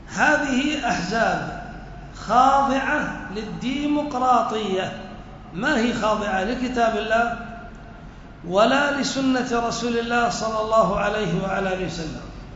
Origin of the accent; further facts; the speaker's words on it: Yemen; منها مثل حزب الرشاد عندنا في اليمن؟